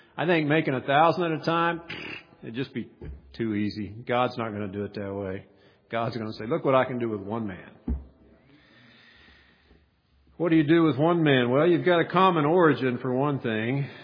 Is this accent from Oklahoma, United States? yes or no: yes; Oklahoma, United States; I'm from Oklahoma. Everybody jokes on Oklahomas.